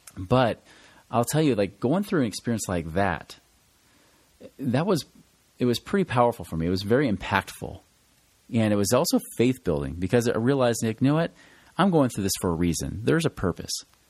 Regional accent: Oregon, United States; I went out to visit some of my family because I'm from Oregon, you know

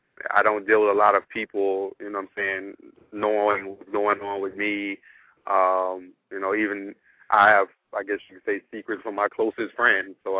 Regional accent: Atlanta, Georgia, United States; I mean, even just like growing up in Atlanta

